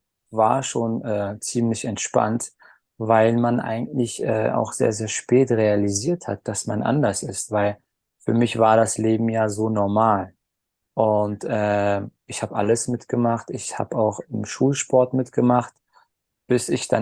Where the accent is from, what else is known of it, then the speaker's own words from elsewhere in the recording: Berlin, Germany; born there; geboren bin ich 1988 in Berlin. Meine Eltern sind aus der Türkei gekommen. Mein Großvater war Gastarbeiter hier in Berlin.